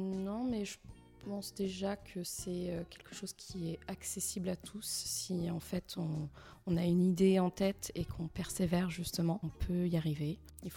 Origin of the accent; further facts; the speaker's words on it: Le Havre, Normandy, France; je suis originaire du Havre, j'ai quitté le Havre pour mes études, pour mes premières expériences professionnelles. Et quand j'ai décidé de rentrer